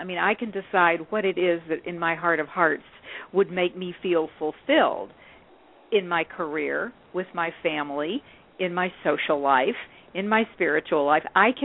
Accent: the South, United States; Well, yes, and I was just smiling because I grew up in the South also

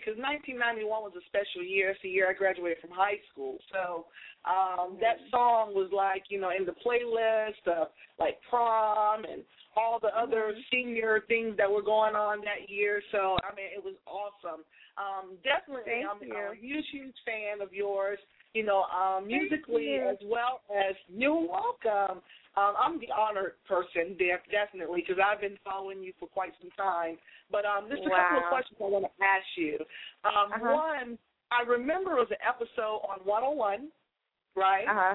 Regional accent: Boston, Massachusetts, United States; because I'm a B-girl. I'm from Boston originally.

